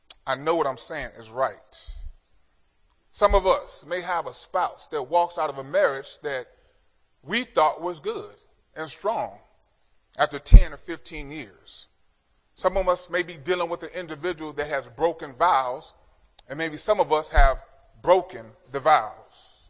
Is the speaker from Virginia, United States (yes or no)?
no; California, United States; Remember, I'm from California, so I move from coast to coast.